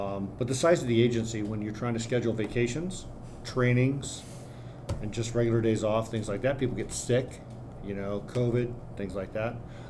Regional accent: Iowa, United States; I'm from a little town in north central Iowa, and my dad started the reserve program in my hometown in the 60s.

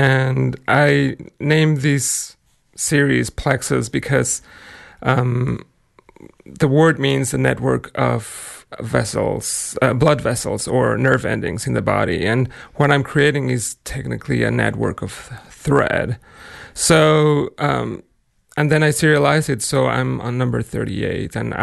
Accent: Mexico City, Mexico; as a kid growing up in Mexico City, where I'm originally from

